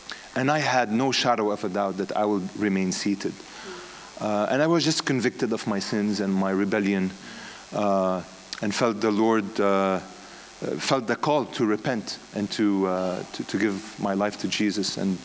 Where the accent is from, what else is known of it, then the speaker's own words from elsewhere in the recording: Saudi Arabia; So I grew up in Saudi Arabia in a house church with people from different faith backgrounds, Presbyterians, Brethren, Baptists. So we were broad evangelical.